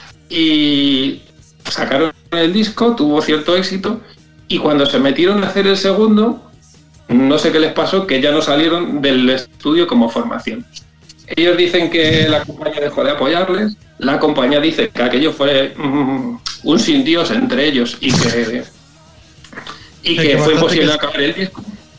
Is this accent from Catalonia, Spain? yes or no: no; Valdepeñas de Jaén, Andalusia, Spain; un día, estando en mi pueblo, en Valdepeñas de Jaén, el auténtico Valdepeñas